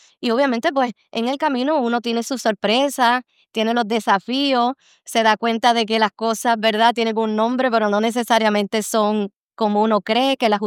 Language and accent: Spanish; Arecibo, Puerto Rico; yo soy nacida y criada en Arecibo, Puerto Rico.